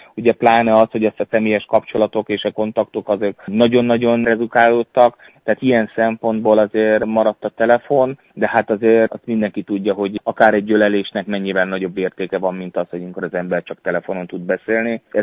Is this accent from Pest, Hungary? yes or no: no; Zalaegerszeg, Zala, Hungary; born there; az otthonom, a szülővárosom Zalaegerszegnek a díszpolgára lettem